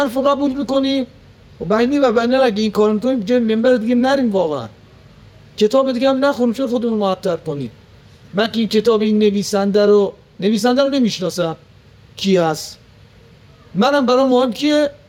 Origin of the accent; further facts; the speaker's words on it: Tehran, Tehran Province, Iran; born there; ما هم که تو تهران به دنیا آمدیم